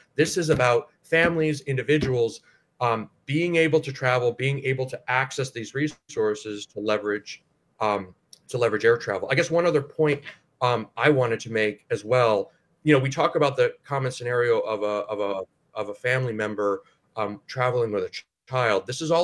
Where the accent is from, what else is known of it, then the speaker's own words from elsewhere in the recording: Ohio, United States; I'm from Northeast Ohio, so it pains me also.